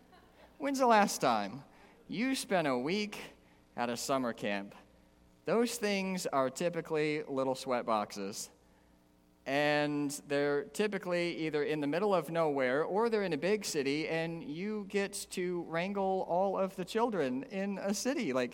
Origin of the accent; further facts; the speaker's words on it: Detroit, Michigan, United States; I grew up in Detroit, by the way, so this story will be a little funnier if you know that piece.